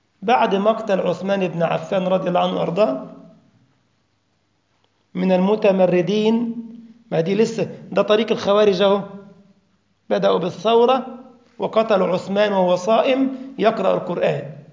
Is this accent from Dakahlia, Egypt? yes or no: no; Giza, Giza Governorate, Egypt; أنا من الجيزة في مصر، يقول لك الجيزاوية.